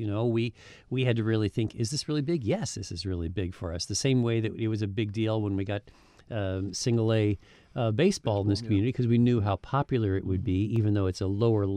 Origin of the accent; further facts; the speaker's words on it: Albany, New York, United States; from Poughkeepsie. … from Albany.